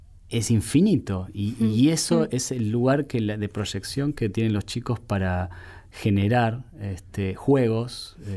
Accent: Bariloche, Río Negro, Argentina; Yo, como soy de Bariloche, soy del interior

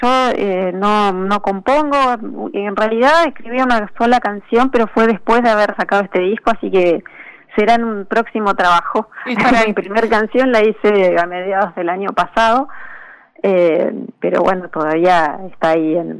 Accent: Ingeniero Jacobacci, Río Negro, Argentina; en Ingeniero Jacobacci, si bien vivo hace muchos años en el conurbano sur de la provincia de Buenos Aires, pero mis raíces y mi corazón siempre está un poco también en mi provincia, en Ingeniero Jacobacci, mi pueblo querido de la meseta patagónica.

